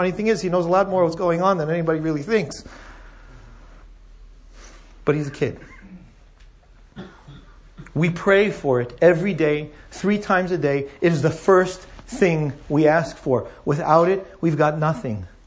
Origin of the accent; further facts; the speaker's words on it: United States; As an American, I'm just saying.